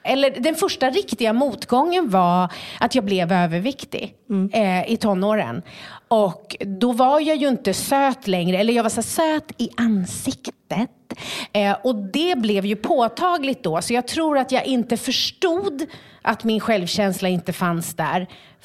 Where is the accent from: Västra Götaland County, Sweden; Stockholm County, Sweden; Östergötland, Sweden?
Stockholm County, Sweden; Stockholm; eftersom jag är uppväxt i Skärholmen, så känner jag ju väldigt mycket människor.